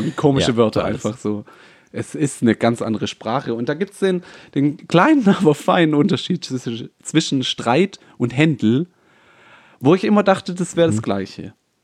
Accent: Baden-Württemberg, Germany; wir kommen ja aus dem Schwäbischen

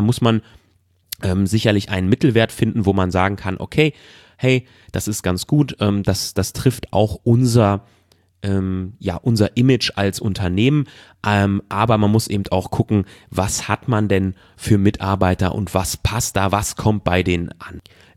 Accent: North Rhine-Westphalia, Germany; ich komme aus NRW und in NRW gibt es sehr, sehr viel Industrie

